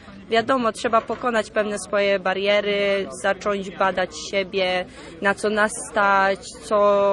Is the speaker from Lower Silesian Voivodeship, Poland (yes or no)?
no; Sławno, West Pomeranian Voivodeship, Poland; pochodzę ze Sławna Zachodniopomorskiego.